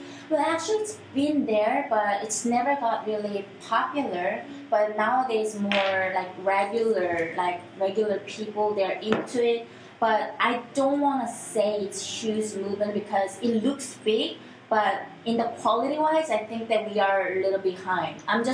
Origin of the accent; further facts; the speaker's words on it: South Korea; English is a second language; moved away as an adult; also born or lived in United States; I am not American, and all my 20 years I was raised and lived in Korea, so I was born also.